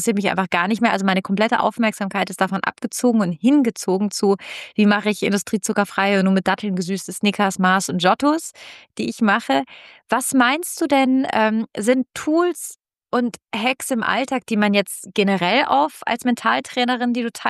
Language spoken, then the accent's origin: German; Italy; ich komme aus Italien und die denken einfach